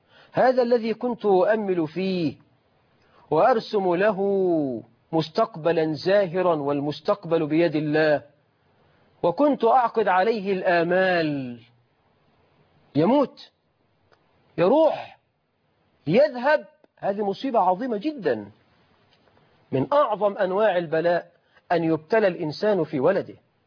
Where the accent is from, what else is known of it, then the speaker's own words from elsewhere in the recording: Egypt; فإحنا عندنا في مصر